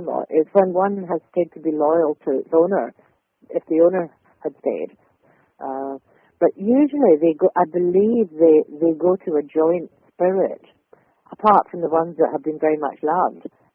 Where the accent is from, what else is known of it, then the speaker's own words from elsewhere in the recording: Scotland, United Kingdom; I'm a Scot, you probably hear